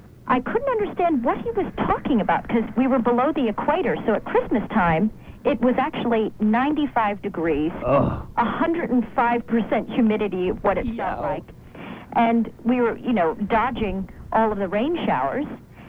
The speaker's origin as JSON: {"language": "English", "town": "Dar es Salaam", "country": "Tanzania", "tie": "born or raised there", "also_born_or_lived": "Nairobi, Kenya", "said": "when I was a very small girl, I lived in Africa. I was born in Africa, actually, in Nairobi, Kenya, and then we moved to Dar es Salaam, Tanzania."}